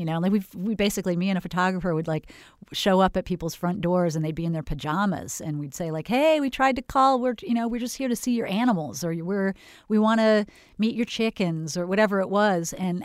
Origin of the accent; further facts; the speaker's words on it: California, United States; now in Florida; I was from Northern California and moved to Florida and wondered why the farmers markets had no farmers at them.